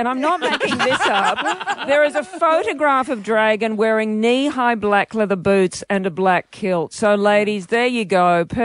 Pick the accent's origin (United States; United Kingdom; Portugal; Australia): Australia; Perth, Western Australia; The irony of being a goth, because, of course, I grew up in Perth.